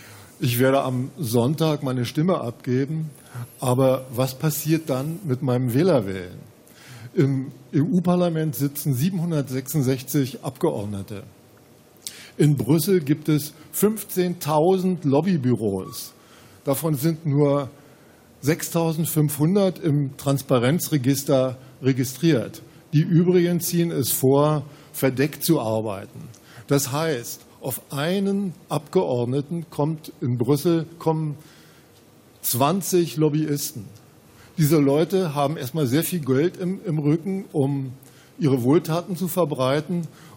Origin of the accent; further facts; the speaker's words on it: Berlin, Germany; ich komme aus Berlin.